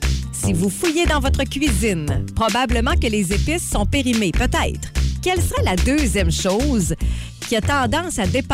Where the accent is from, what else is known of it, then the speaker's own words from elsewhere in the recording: Canada; un beau voyage n'importe où chez nous au Canada